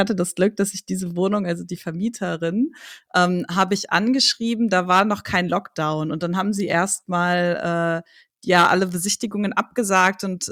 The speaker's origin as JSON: {"language": "German", "region": "North Rhine-Westphalia", "country": "Germany", "moved": "yes", "said": "Ich komme ursprünglich aus NRW und ich wollte immer nach Berlin ziehen."}